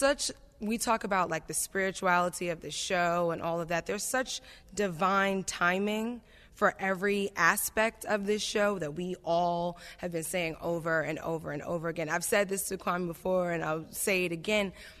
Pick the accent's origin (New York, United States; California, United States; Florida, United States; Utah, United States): New York, United States; I'm from New York, and I was getting a lot of messages during the week of the curfew